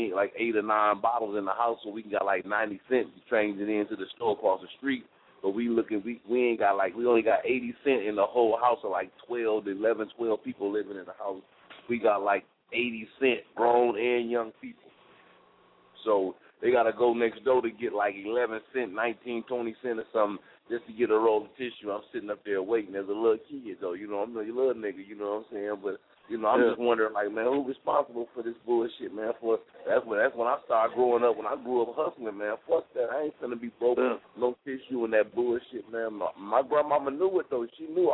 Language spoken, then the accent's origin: English; Flint, Michigan, United States; But, you know, I'm from Flint, you know, it's a small city, so we crabs in the bucket.